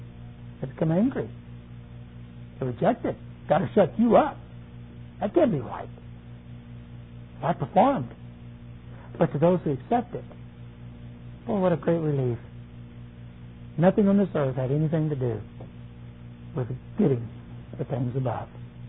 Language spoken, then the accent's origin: English; United States; moved away as an adult; I was living there in Germany. That's where I slept, ate, worked, and where I lived. I lived as an American.